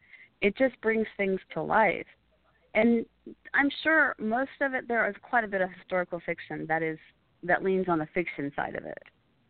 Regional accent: Texas, United States; So, I grew up in Texas. In a very small town in Texas. It took us about 10 minutes to get from one side of town to the other.

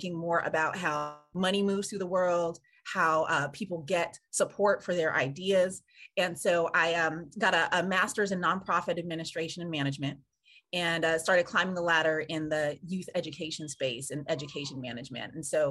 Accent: California, United States; And so, I come from the West Coast as well. I grew up in California. Mm-hmm. And in the Bay Area

